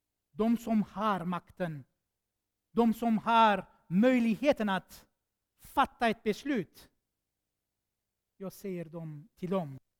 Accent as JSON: {"language": "Swedish", "country": "Syria", "tie": "born or raised there", "second_language": "Swedish", "lives_now": "Sweden", "said": "Jag är född i Syrien, uppväxt i Syrien. Men ni vet också att jag är armenier."}